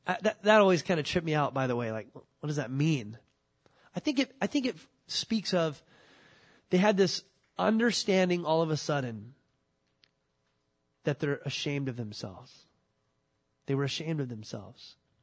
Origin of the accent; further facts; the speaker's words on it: Camarillo, California, United States; I grew up down in Southern California, down in Camarillo, California.